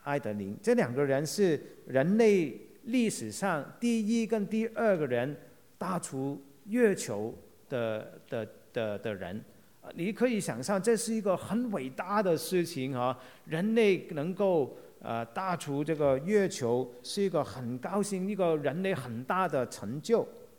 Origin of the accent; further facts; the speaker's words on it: Hong Kong; now in United States; 或者是好像我从香港来美国的时候，